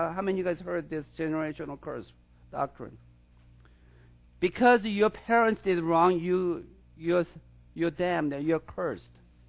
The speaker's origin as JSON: {"language": "English", "country": "South Korea", "tie": "born or raised there", "second_language": "English", "said": "when I was growing up in Korea, it was not unusual for the grandpa, grandma and grandpa in the house"}